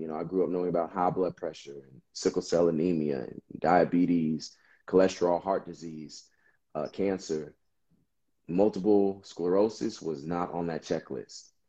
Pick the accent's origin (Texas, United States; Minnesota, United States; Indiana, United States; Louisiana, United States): Texas, United States; Austin; I'm a diehard, you know, native Texan, proud of my state.